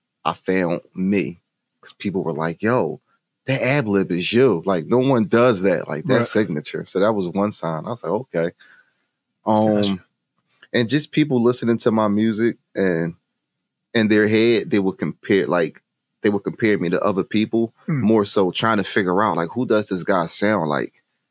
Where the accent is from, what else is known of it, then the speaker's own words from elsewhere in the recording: Philadelphia, Pennsylvania, United States; So I'm from Philadelphia. I listen to … a lot of New York artists.